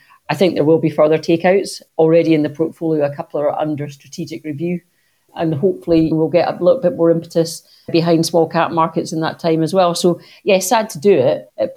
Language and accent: English; Beauly, Scotland, United Kingdom; I was lucky to grow up in the Northern Highlands, north of Inverness, in a very small village called Bewley.